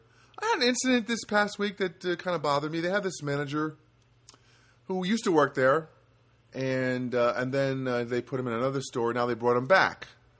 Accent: New Jersey, United States; I mean, I'm from New Jersey.

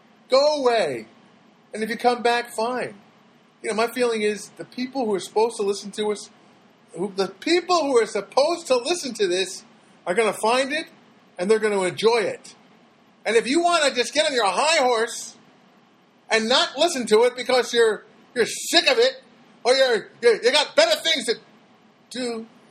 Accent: Ireland; I'm an Irishman

